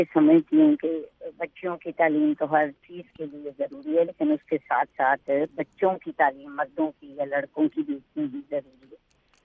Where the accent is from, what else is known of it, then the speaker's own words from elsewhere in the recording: Punjab, Pakistan; چونکہ میرا تعلق پنجاب سے ہے